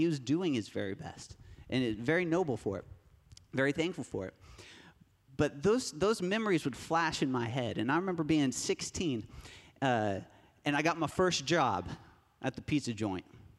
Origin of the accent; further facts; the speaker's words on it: Broken Arrow, Oklahoma, United States; I grew up in Broken Arrow, and I had a great childhood.